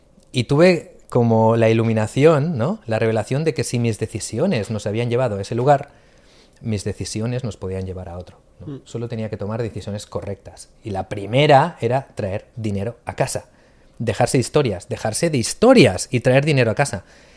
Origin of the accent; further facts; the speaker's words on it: Barcelona, Catalonia, Spain; born there; yo vengo de una familia humilde. Yo nací aquí en Barcelona, en el barrio del Buen Pastor, bueno, a caballo entre Buen Pastor y San Andreu.